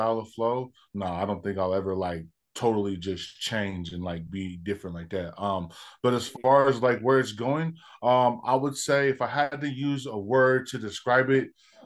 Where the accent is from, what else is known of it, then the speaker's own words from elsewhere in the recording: San Diego, California, United States; also born or lived in Monterey / Cincinnati; I was born up in the Bay, Monterey, California. Moved to Cincinnati when I was little, from about 3 to 11. And then from the age of 11 to like in my, I want to say early 30s.